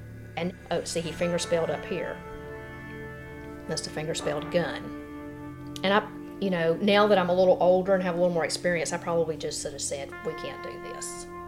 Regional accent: Cave Spring, Georgia, United States; So I grew up in Cave Spring. Both of my parents worked at the school for the deaf.

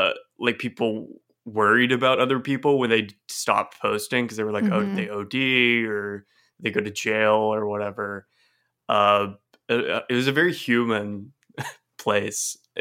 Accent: Texas, United States; now in Fort Lauderdale, United States; Yeah, I live in Florida now. I live in Fort Lauderdale, but I grew up in Texas, actually. But it's like really close to Louisiana

